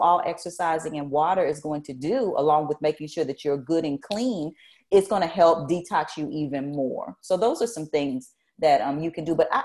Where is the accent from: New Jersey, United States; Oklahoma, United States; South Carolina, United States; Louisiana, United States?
Oklahoma, United States; I'm from Oklahoma, born and raised, and we have a lot of windmills that produce energy.